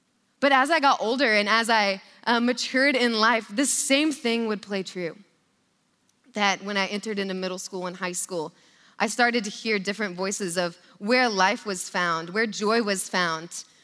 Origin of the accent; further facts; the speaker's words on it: Stillwater, Oklahoma, United States; But I grew up in Stillwater, Oklahoma, and at that time, there was not a lot of things to do for fun.